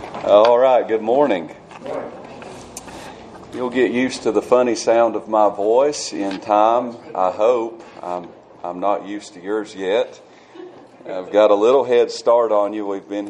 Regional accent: North Carolina, United States; we are from the mountains of Western North Carolina, and we are hillbillies in a lot of ways

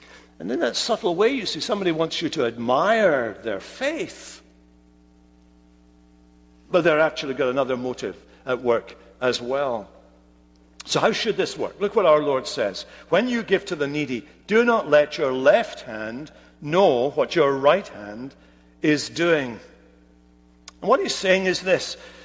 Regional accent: Scotland, United Kingdom; But because I'm Scottish, I can't pronounce that word.

